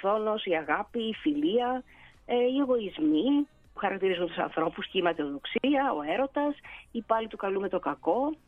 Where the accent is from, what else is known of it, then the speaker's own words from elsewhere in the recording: Athens, Attica, Greece; μένω στην Μεσσηνία και πολλά χρόνια τώρα. Με φιλοξενεί εδώ πολλά χρόνια, έχω κάνει την οικογένειά μου και κατάγομαι από την Αθήνα.